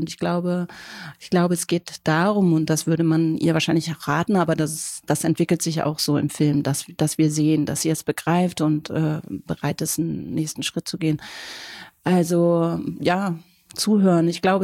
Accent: Hamburg, Germany; now in Berlin, Germany; Also ich komme aus Hamburg.

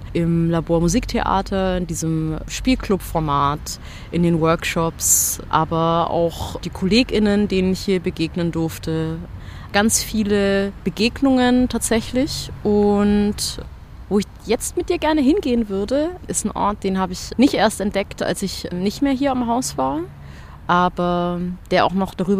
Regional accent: Baden-Württemberg, Germany; als Schwäbin, ich habe schon an unterschiedlichen Orten in Deutschland gelebt. Aber als ich hierher gezogen bin, war das erste Mal, dass ich so in den deutschen Osten gezogen bin.

